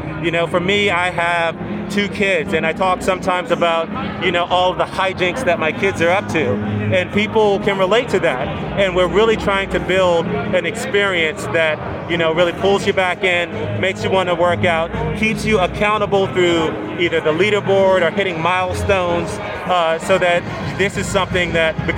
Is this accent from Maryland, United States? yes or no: no; Washington, District of Columbia, United States; Let's say I grew up in Washington, D.C., and, you know, there was a lot going on